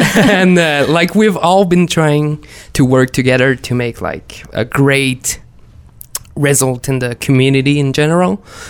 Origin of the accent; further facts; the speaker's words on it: Quebec, Canada; now in Saint John, Canada; I'm from Quebec, newly in St. John since a year and a half.